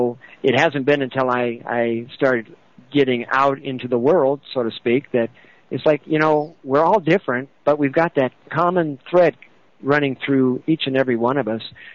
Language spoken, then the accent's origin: English; Midwest, United States; I know I grew up in the Midwest, and I didn't know anybody outside of my circle, basically, which, you know, I grew up Pentecostal